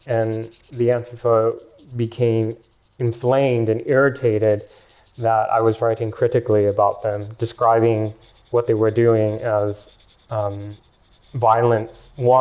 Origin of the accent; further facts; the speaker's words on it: Portland, Oregon, United States; moved away as an adult; I didn't want to leave. I mean, this is, Portland is my hometown